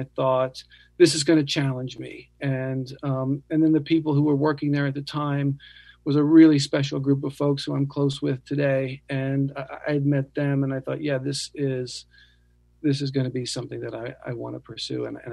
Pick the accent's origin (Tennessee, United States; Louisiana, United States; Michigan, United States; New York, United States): Louisiana, United States; New Orleans; Growing up in New Orleans, I used to go to Jazz Fest.